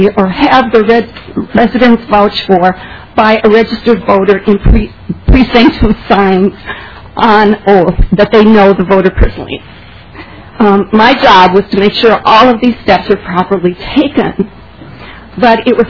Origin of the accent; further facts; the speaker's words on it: St. Paul, Minnesota, United States; I'm from St. Paul, and this is the first time I've ever testified.